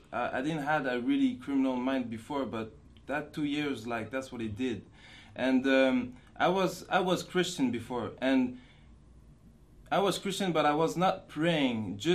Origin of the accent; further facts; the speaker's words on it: Montreal, Quebec, Canada; father is from Haiti, and my mother is from Switzerland, and I'm Muslim 2 years now. I was born in Montreal, and I grew up in Montreal.